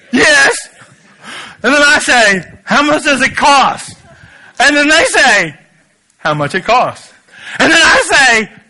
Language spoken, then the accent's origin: English; Kentucky, United States; I started smoking when I was 11 years old. Now, I'm from Kentucky. I know that sounds terrible at this moment, but, you got to put it in context.